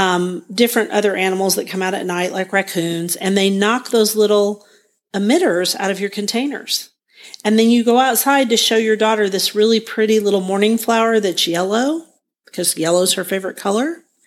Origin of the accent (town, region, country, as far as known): Guthrie, Oklahoma, United States